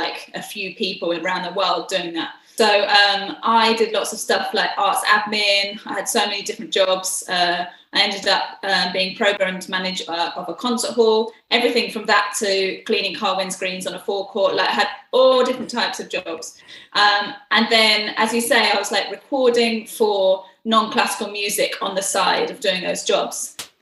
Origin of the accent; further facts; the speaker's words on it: East of England, United Kingdom; Well, I grew up in Hertfordshire, which is just outside London